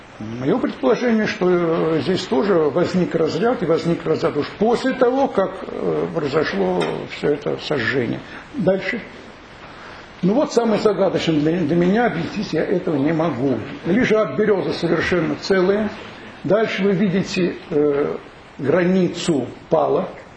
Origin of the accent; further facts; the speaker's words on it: Saratov, Saratov Oblast, Russia; Ну, я саратовец, мне ближе этим.